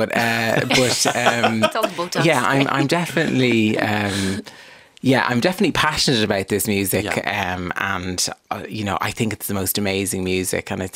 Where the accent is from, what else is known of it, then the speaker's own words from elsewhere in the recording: Dublin, Leinster, Ireland; I'm from Dublin.